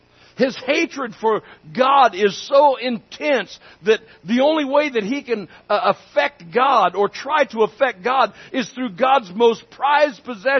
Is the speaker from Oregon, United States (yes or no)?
yes; Myrtle Creek, Oregon, United States; What a privilege it is to be in Myrtle Creek, Oregon, my hometown